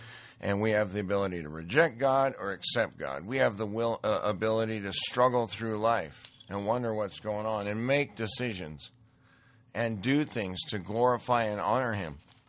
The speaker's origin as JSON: {"language": "English", "region": "Montana", "country": "United States", "tie": "born or raised there", "said": "Interestingly, I grew up in Montana around, you know, five reservations, and my dad was into Indian artifacts"}